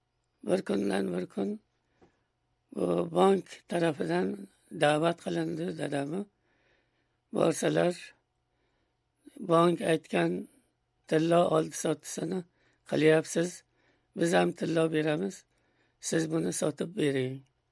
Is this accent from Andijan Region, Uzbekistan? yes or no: yes; Andijan, Andijan Region, Uzbekistan; born there; moved away; Andijon shahrida tug'ilganman va 1930 yilda O'zbekistondan chet mamlakatlariga muhojir bo'lib chiqqanmiz.